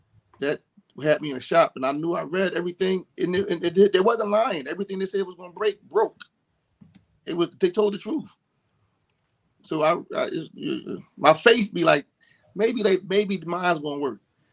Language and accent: English; Philadelphia, Pennsylvania, United States; I'm born in Philly. I was born and raised in Philly. Our public school system is terrible